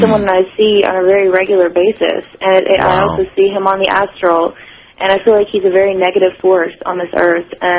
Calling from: Memphis, Tennessee, United States; Hi, Art. I'm calling from Memphis, Tennessee. I'm a first-time caller.

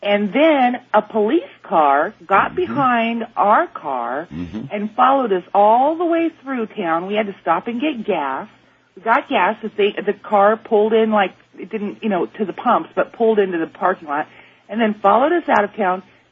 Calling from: San Diego, California, United States; I'm from San Diego.

